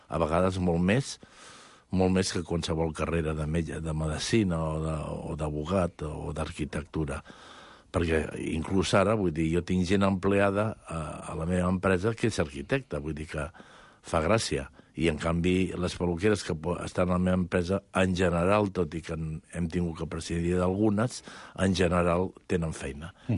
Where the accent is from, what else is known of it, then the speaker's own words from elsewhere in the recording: Barcelona, Catalonia, Spain; born there; A Barcelona, un 7 de setembre.